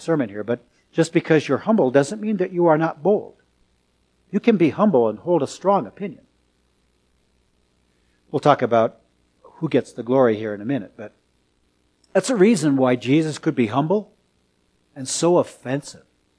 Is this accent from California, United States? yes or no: yes; San Francisco, California, United States; I'm from San Francisco, so I can say this.